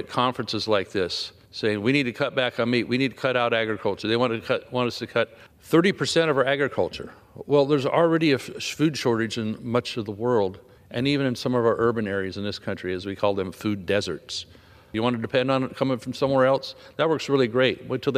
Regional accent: California, United States; like in my home state of California.

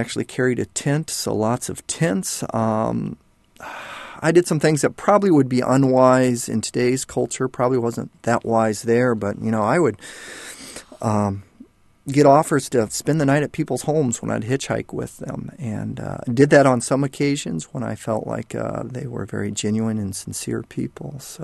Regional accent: United States; also born or lived in Geneva, Switzerland; I was a super patriot over there, was very proud of being an American, and realized I didn't know as much about America as most folk. So felt very lost when I first came back.

